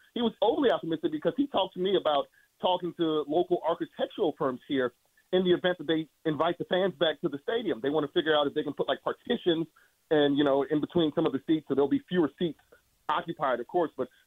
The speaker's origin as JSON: {"language": "English", "town": "Chicago", "region": "Illinois", "country": "United States", "lives_now": "Kansas City, United States", "said": "I'm from South Side Chicago, and I've been here in Kansas City 4 years"}